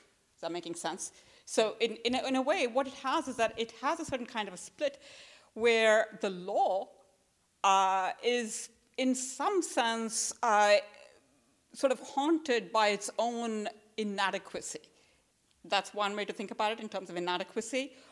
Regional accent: India; I grew up in India, which is a heavily caste society

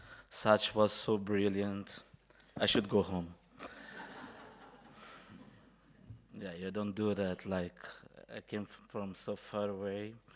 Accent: Angola; I'm from Angola. I was born in 1979.

